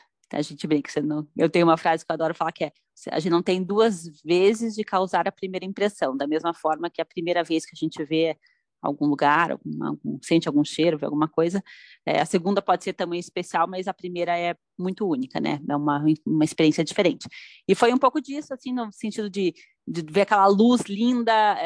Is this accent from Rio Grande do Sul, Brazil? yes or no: no; Curitiba, Paraná, Brazil; Eu sou de Curitiba, né? Eu não comentei isso no começo.